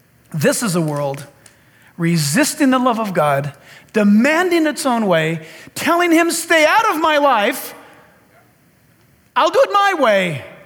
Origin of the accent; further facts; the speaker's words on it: San Diego, California, United States; born there